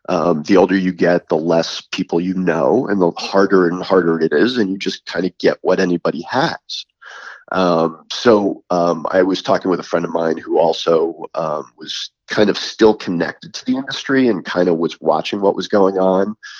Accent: New York, United States; also born or lived in Florida; I was from New York originally, and we really wanted to get back to the Northeast

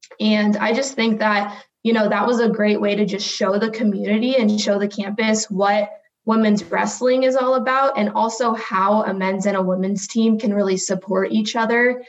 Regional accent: Texas, United States; that's something that growing up in Texas, that's really preached, is, you know, being mentally tough

